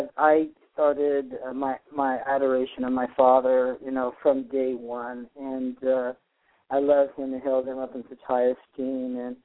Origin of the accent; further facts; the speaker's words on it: Boston, Massachusetts, United States; born there; also born or lived in upstate New York; We ended up going back east, and I lived upstate New York. I was born in Boston, and that's where my dad's, all my relatives, and many relatives are still there.